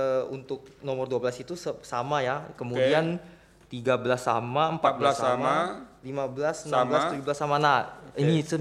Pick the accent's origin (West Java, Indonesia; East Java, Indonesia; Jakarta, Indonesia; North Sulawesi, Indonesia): Jakarta, Indonesia; also born or lived in Tangerang Regency; akta lahir menunjukkan bahwa saya lahir di Jakarta, kemudian ijazah SMA menunjukkan saya ini dulu SMA-nya di Kabupaten Tangerang yang merupakan kawasan aglomerasi Jakarta.